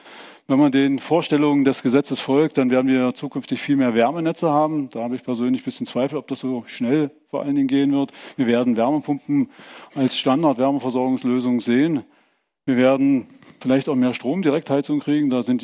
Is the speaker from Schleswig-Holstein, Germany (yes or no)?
no; Dresden, Saxony, Germany; ich komme aus Dresden.